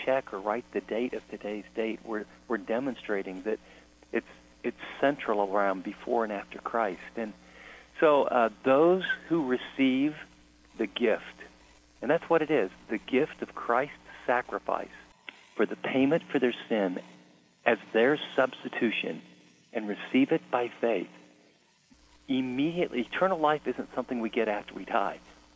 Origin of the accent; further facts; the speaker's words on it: United States; I'm an American. I intellectually believe in God.